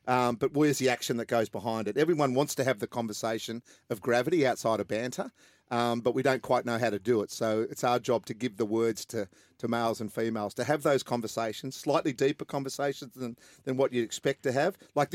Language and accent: English; Australia; There's a lot to be happy about, to being an Aussie